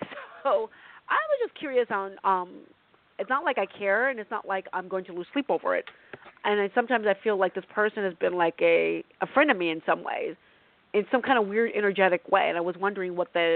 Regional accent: California, United States; That's actually Los Angeles, but I'm from Northern California.

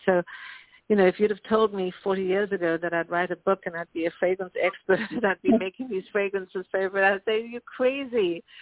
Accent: South Africa; Well, you know, I grew up in South Africa, and yes, I was surrounded by art and music and theater, and I was 10 years old when I was in my first play

